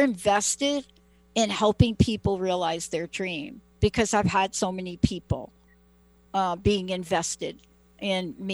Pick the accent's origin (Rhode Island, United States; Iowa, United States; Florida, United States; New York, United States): New York, United States; I'm like you, I'm from New York, right?